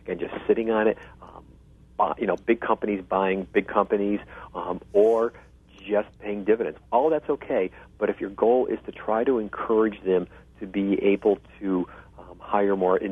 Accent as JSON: {"language": "English", "town": "Minneapolis", "region": "Minnesota", "country": "United States", "tie": "born or raised there", "said": "after that fine bridge in my hometown, you know, Minneapolis"}